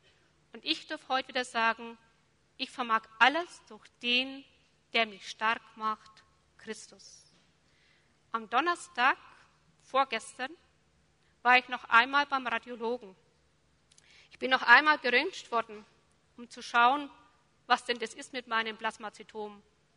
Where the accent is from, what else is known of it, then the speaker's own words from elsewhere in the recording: Gundelsheim, Germany; born there; Eine Woche drauf hatte ich einen Vortrag in Gundelsheim, wo ich geboren bin.